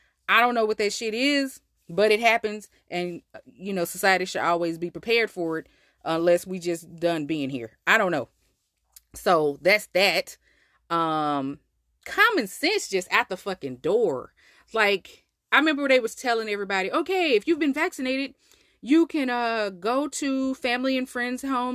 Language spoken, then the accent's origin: English; Texas, United States; So, I am a Texan. Born and motherfucking raised. And I fucking hate it here.